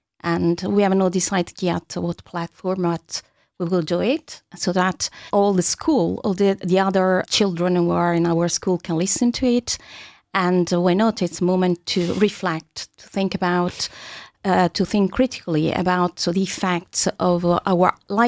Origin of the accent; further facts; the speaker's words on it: Alcamo, Sicily, Italy; English is a second language; So we come from Alcamo.